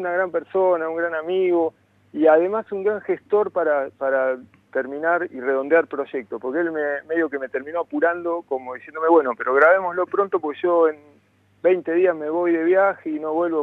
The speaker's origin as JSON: {"language": "Spanish", "town": "Junín", "region": "Buenos Aires Province", "country": "Argentina", "moved": "as an adult", "lives_now": "La Plata, Argentina", "said": "es la vida de nosotros que venimos de Junín a La Plata a estudiar, y con 18, 19 años"}